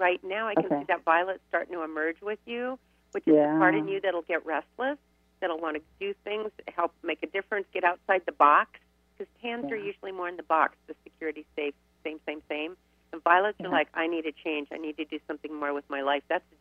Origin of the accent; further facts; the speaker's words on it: Riverside, California, United States; You know, I grew up in Riverside.